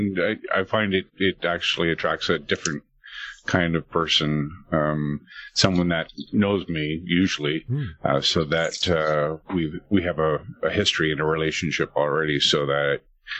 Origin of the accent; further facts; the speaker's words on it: British Columbia, Canada; Well, I'm from British Columbia, Canada.